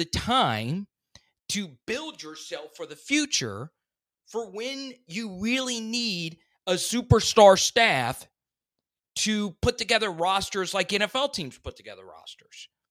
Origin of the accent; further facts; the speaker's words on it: Baton Rouge, Louisiana, United States; I am from Baton Rouge. I was born in Baton Rouge. And my family mostly resides in Baton Rouge.